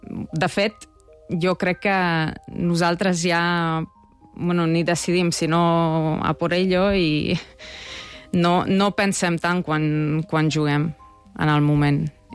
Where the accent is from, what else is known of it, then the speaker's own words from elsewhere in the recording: Senta, Vojvodina, Serbia; Vaig començar amb 7 anys a Sèrbia, al Senta, al meu poble